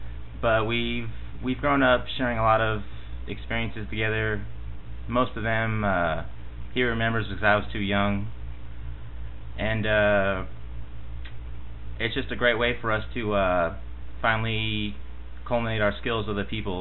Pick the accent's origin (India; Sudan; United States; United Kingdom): United Kingdom; England; Well, I'm originally from England